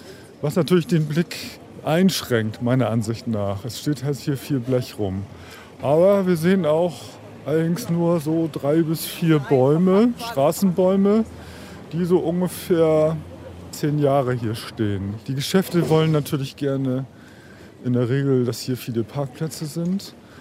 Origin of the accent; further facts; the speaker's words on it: Hamburg, Germany; now in Oldenburg, Germany; Ich bin in Hamburg aufgewachsen und seit 35 Jahren in Oldenburg.